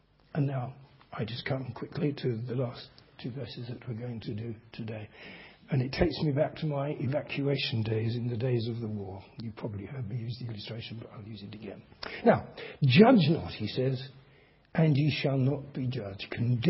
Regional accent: London, United Kingdom; it wasn't because I'd done anything apart from being a Londoner. And I suppose I was 9 at the time.

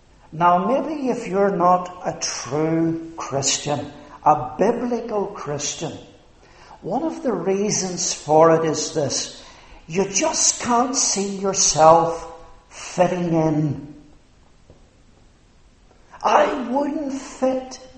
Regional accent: Northern Ireland, United Kingdom; accent: Ulster; Now you can tell from my accent, if you don't know me, where I come from, I suspect. And of course, one of the words that would mark the province of Ulster is division.

